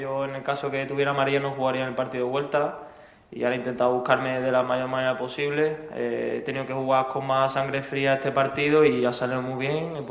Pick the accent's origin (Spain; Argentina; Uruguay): Spain; Málaga, Andalusia; podemos celebrar como buenos malagueños y malaguistas, que somos la mayoría.